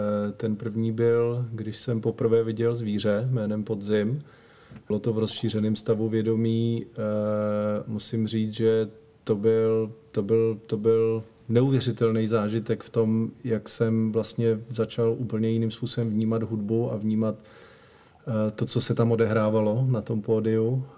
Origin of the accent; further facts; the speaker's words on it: Sudetes, Czechia; taky jsme u nás v Sudetech měli takový sklep, kam jsme chodili pro různé věci.